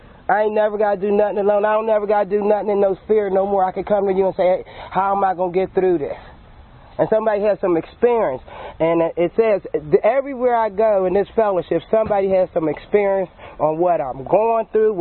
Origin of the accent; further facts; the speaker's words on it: Pittsburgh, Pennsylvania, United States; born there; I'm the youngest of eight. I was born in Pittsburgh on Wiley Avenue, which is a block and a half away from Center Avenue.